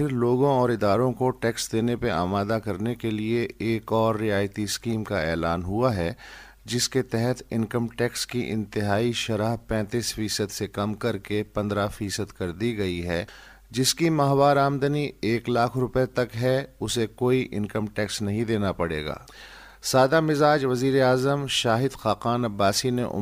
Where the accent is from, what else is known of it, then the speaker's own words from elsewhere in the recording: Rahim Yar Khan, Punjab, Pakistan; now in Karachi, Pakistan; جیسے ڈومیسائل کے حساب سے میں رحیم یار خان کا ہوں، رہائش کراچی میں ہے، طبقہ مڈل کلاس ہے،